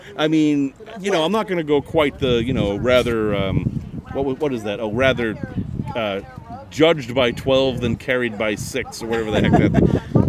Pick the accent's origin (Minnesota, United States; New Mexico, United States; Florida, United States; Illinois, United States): Illinois, United States; Lauren is from Missouri. I am from Illinois.